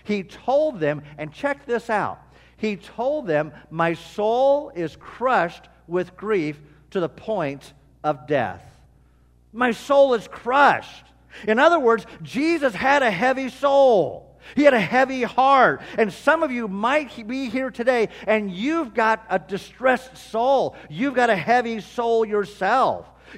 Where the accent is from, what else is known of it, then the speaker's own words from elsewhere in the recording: Illinois, United States; moved away as an adult; now in Brownsburg, United States; my wife and I came from Western Illinois.